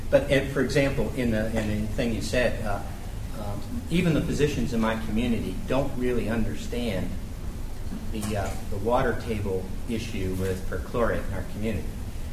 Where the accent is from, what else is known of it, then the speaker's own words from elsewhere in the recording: Louisville, Kentucky, United States; And I come from Louisville, Kentucky. You know what Louisville's noted for? The tobacco industry.